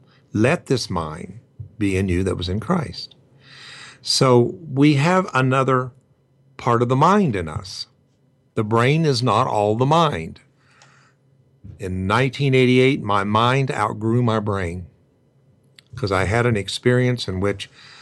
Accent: United States; I have a human part of me as an American

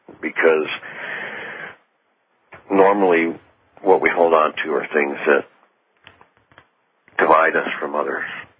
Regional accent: New Jersey, United States; I grew up in New Jersey, in a small town not far from New York City. But it was still kind of countrified. It was the suburbs, but there was a lot of woods. There was a lot of farms and things.

